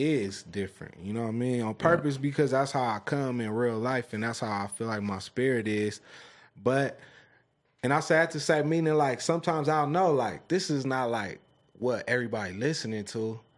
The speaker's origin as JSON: {"language": "English", "town": "Leimert Park", "region": "California", "country": "United States", "said": "I'm from Lemur Park."}